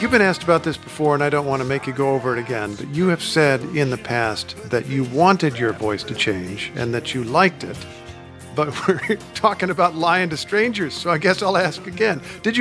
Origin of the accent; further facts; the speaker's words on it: Indiana, United States; came on the line from his house in Bloomington, in my home state of Indiana.